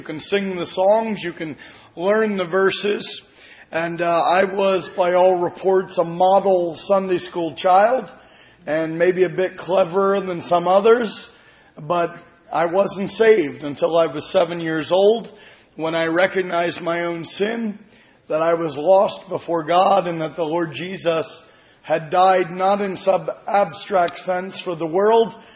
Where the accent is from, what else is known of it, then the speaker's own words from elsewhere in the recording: Reading, Pennsylvania, United States; as was announced. I'm from Reading, Pennsylvania. I was born about 20 minutes from where I currently live